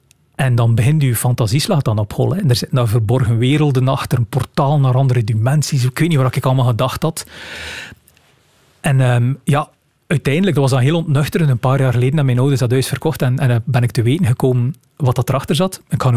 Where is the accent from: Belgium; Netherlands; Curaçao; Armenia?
Belgium; Rumbeke, Flanders; gewoon puur omdat ik van Rumbeke ben.